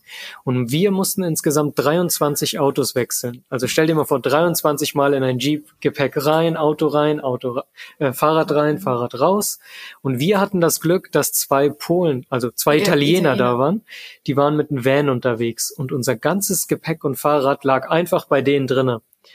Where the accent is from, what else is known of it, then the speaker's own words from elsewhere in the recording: Germany; Ich so, ich bin Deutscher.